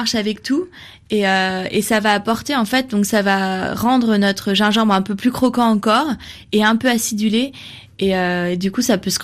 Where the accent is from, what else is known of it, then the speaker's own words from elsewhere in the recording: Gujarat, India; Moi, je suis originaire du Nord, plutôt de l'Inde, donc du Gujarat.